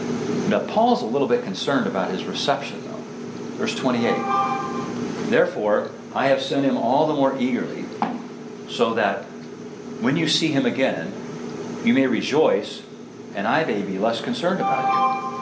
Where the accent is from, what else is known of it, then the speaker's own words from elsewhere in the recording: Iowa, United States; But I'm from Iowa. I was raised in Iowa. My first church was in Iowa. Our families are in Iowa